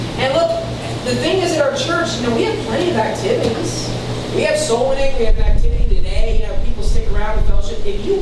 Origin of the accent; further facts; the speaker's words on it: West Virginia, United States; Now, I'm not from California. I'm from West Virginia, but by chance, my cousin lived in Sacramento as well.